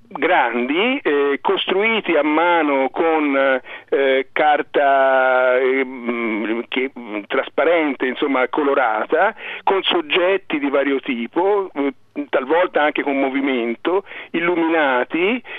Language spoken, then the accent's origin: Italian; Dicomano, Tuscany, Italy; vicino a Firenze c'è un paese nel quale io ho vissuto da ragazzo, nel Mugello, che si chiama Dicomano